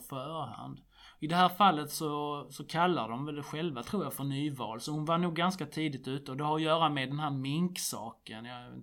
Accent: Skåne, Sweden; Och jag är skåning dessutom, så att man har en extra liten så här fling.

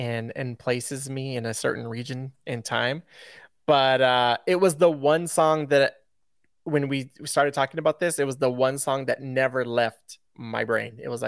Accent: Los Angeles, California, United States; it reminds me of Los Angeles, specifically like where I grew up in the San Gabriel Valley

